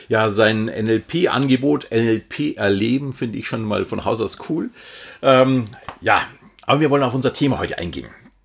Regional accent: Munich, Bavaria, Germany; Also ich kenne mich zum Beispiel hier jetzt als Münchner in Bayern recht gut aus

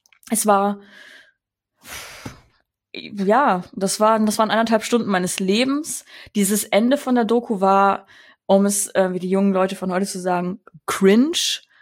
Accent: Rhineland, Germany; Erstmal muss ich sagen, ich komme auch aus dem Rheinland. Ich bin im Rheinland aufgewachsen.

